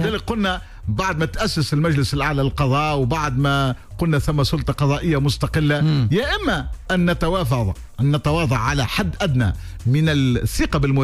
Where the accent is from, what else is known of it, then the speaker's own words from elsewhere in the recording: Tunisia; يهمني أن أعرف كتونسي وكمواطن